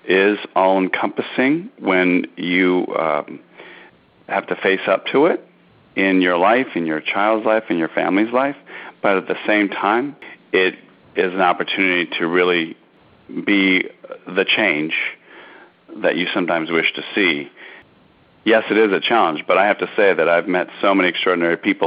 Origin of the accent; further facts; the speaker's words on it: Iowa, United States; now in California, United States; And I grew up in the Midwest, in Iowa, and I have seven brothers and sisters